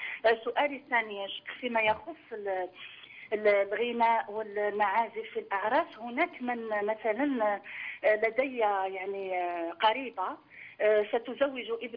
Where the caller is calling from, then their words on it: Algeria; هنا عندنا بالجزائر معظم العائلات يقومون بمثلا إخراج العروس بالشموع